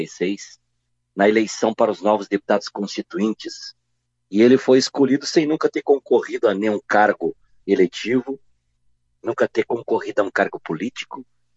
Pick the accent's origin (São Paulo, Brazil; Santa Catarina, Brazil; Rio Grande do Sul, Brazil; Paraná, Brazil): Rio Grande do Sul, Brazil; Miraguaí; venho do interior do estado, nasci em Miraguaí, lá na região Celeiro. Sou um dos 9 filhos do … da Dona Otília.